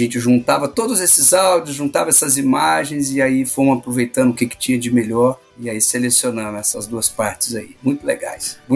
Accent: Minas Gerais, Brazil; now in São Paulo, Brazil; Eu sou de Minas Gerais, eu vivo ali no meio do caminho, né? Entre a poesia do Nordeste, entre a barulheira aqui de São Paulo, né?

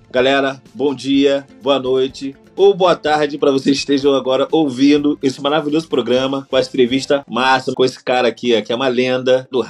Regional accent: Rio de Janeiro, Brazil; Porque eu sou oriundo de Bangu.

